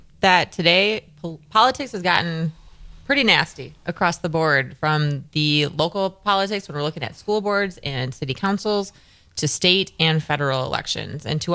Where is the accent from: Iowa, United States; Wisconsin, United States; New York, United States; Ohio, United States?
Wisconsin, United States; Slinger; now in Appleton, United States; I'm originally from Slinger, Wisconsin.